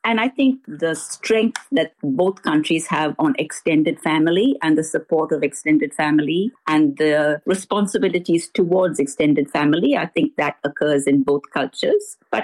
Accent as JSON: {"language": "English", "region": "Tamil Nadu", "country": "India", "tie": "born or raised there", "lives_now": "Australia", "said": "I was born in the Nilgiris in Tamil Nadu in South India."}